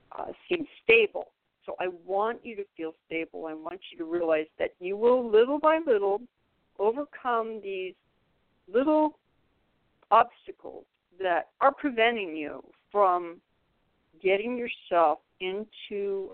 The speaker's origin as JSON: {"language": "English", "region": "California", "country": "United States", "lives_now": "The Villages, United States", "said": "I'm from California, and I cannot tell you the level of respect and courtesy that goes on here in the villages."}